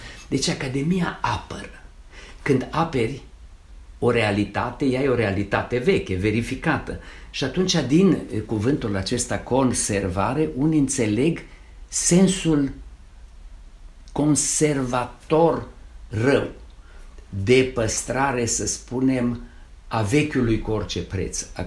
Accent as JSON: {"language": "Romanian", "country": "Romania", "said": "Fără limba română nu suntem români."}